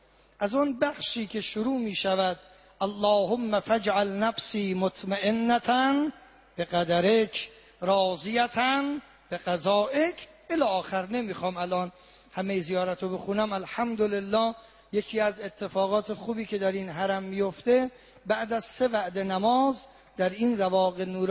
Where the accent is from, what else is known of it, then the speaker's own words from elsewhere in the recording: Mashhad, Razavi Khorasan, Iran; حالا ما چون مشهدی هستیم هم حکم مهمان رو داریم